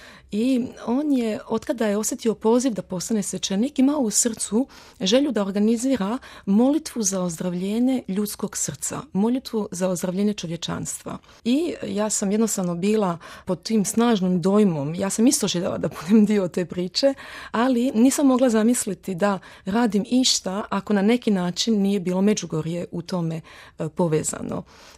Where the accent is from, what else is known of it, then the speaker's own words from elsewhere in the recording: Paris, Île-de-France, France; also born or lived in Osijek, Croatia; rođena sam u Osijeku krajem 66. godine, ali sam prohodala i popričala u Parizu. Ja se uvijek šalim, kažem da sam više francuskinja nego Francuzi, ali sam ja francuskinja po izboru